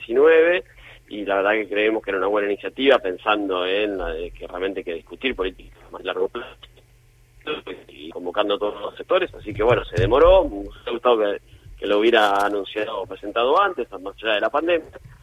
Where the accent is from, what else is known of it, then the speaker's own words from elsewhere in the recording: Argentina; tenemos muchos derechos que hemos conquistado como Argentina